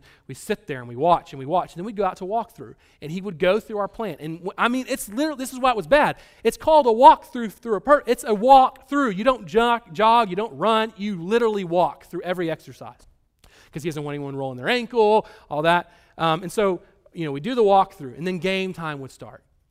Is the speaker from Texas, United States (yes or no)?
yes; Texas, United States; And we're from Texas, and no one wants to go see the basketball team play anyways because it's all about football in Texas.